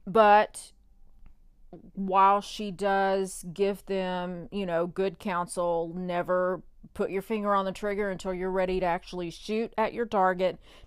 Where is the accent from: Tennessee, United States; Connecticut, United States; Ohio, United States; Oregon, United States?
Tennessee, United States; which I grew up in East Tennessee. My dad was a sportsman and a hunter.